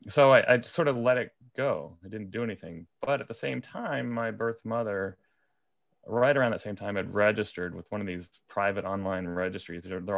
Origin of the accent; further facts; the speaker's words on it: District of Columbia, United States; born there; I'm an adult adopted person. I was born and adopted in the District of Columbia in the mid-60s.